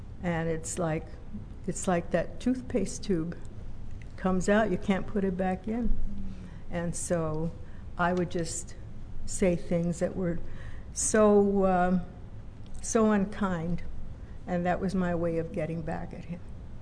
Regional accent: Los Angeles, California, United States; I forgot to tell you, I'm from Boyle Heights area of LA. And that's where Whittier Boulevard, we used to go cruising on Whittier Boulevard.

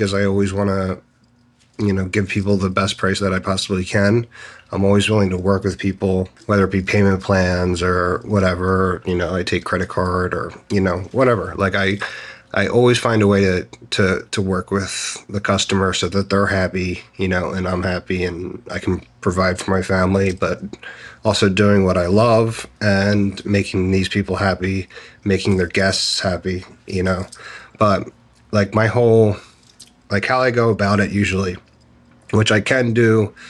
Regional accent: Pennsylvania, United States; Like I have traveled to like I'm from Pennsylvania, so obviously I've done quite a few up there

